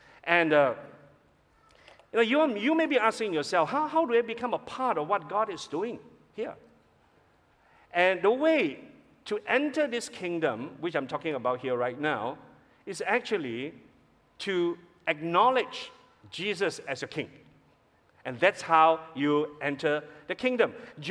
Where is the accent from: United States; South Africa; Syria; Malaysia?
Malaysia; So we are not of this world because we don't belong to earthly kingdom, although we are Malaysian, but we're not really in that sense, okay?